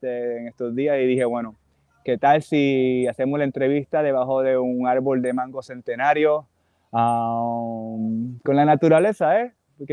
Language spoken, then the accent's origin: Spanish; Puerto Rico; now in Mexico; soy acá, original de Puerto Rico y prontamente adoptado en México.